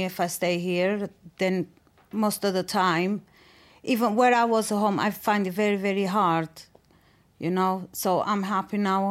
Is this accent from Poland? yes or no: yes; Poland; English is a second language; Yeah, I am from Poland. I was looking for another job, actually, but it was very hard because my language is very difficult.